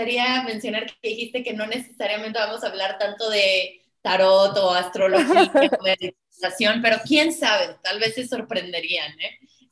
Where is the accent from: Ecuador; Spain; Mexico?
Mexico; San Luis Potosí; yo soy de San Luis Potosí, efectivamente, soy séptima hija de una familia crecimos, bueno, un poquito, bueno, mi papá es del Opus Dei, entonces crecimos con un background ahí católico.